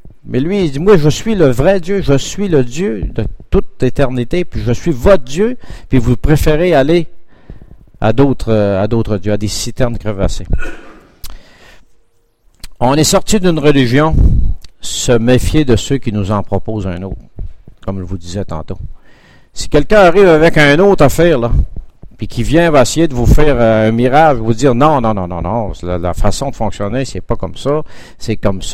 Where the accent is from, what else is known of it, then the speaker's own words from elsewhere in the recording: Quebec, Canada; dans nos régions, comme chez nous, en Gaspésie, la fontaine était après la montagne